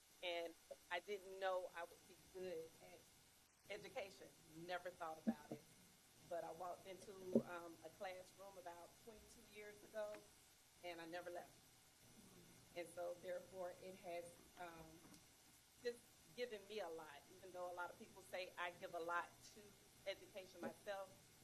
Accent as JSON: {"language": "English", "town": "Atlanta", "region": "Georgia", "country": "United States", "lives_now": "Baton Rouge, United States", "said": "I come to you by way of Atlanta, Georgia. I've been in Louisiana since about 2017. I was recruited from Atlanta, worked in Shreveport a couple of years ago"}